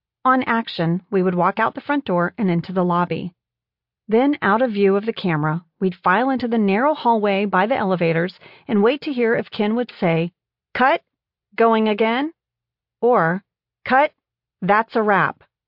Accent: Indonesia; my sister and a tapeworm incident while we were growing up in Indonesia.

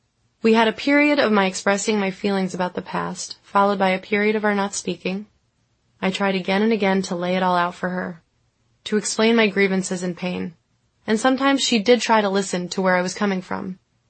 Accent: Long Island, New York, United States; also born or lived in Manhattan, New York; I was born in Manhattan, and after spending the first several years of my life here, I had to admire it from the far reaches of suburban Long Island for the rest of my childhood and teen years.

